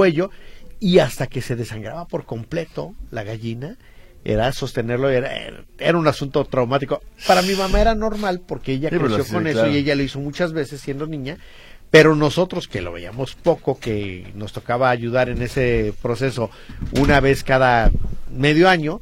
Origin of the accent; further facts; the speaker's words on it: Mexico City, Mexico; soy chilango